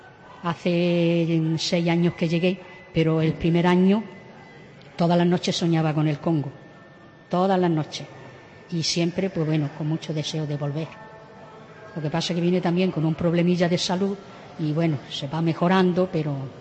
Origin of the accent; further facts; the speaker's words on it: Andalusia, Spain; Yo soy de la Alpujarra de Granada.